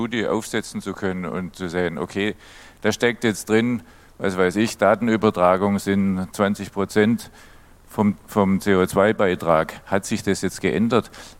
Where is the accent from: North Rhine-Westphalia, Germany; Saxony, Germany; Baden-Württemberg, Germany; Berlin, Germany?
Baden-Württemberg, Germany; Karlsruhe; ich komme aus Karlsruhe, da gibt es ganz viel Bestandgebäude, es gibt viel Sonne.